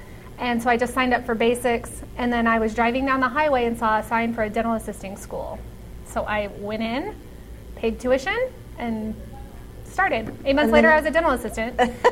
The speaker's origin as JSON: {"language": "English", "town": "Farmington", "region": "New Mexico", "country": "United States", "said": "which I'm from Farmington, so it's a three-hour drive for me."}